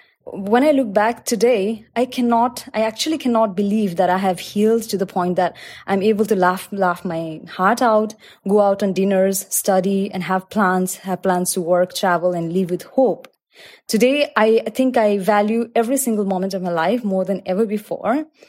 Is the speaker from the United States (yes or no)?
no; Kathmandu, Bagmati, Nepal; And I had come to my hometown on December 2019, Kathmandu, which is relatively a lot smaller city than Shenzhen and Dubai.